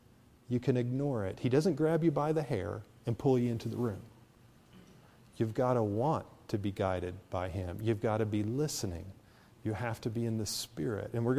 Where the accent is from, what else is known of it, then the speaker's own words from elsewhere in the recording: Cookeville, Tennessee, United States; from Cookeville, Tennessee.